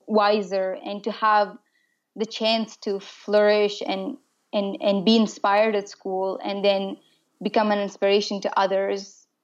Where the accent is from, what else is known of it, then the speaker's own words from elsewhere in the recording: Afghanistan; So I'm from Afghanistan